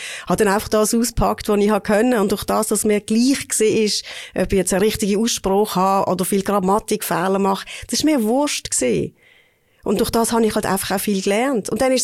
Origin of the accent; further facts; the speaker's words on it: Basel, Basel-Stadt, Switzerland; ich bin in Basel aufgewachsen, eigentlich mitten in der Stadt, im Ökolombad-Quartier, in einem kleinen Einfamilienhaus.